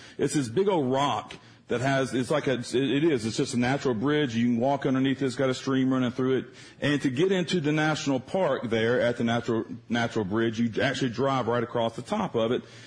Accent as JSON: {"language": "English", "region": "Georgia", "country": "United States", "tie": "born or raised there", "said": "I live in the state of Texas. I am not a Texan. I am not arrogant, and I don't believe Texas is the savior of the world, okay? Just going to let you know that really fast, all right? Actually grew up in the state of Georgia"}